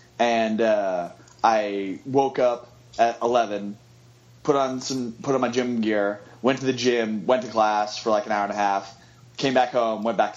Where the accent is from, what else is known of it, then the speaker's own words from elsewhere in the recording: Lebanon, Oregon, United States; So, I born and raised in Oregon. I grew up in a small town called Lebanon, which is about an hour and a half southeast of Portland. And small town, like 15,000 people.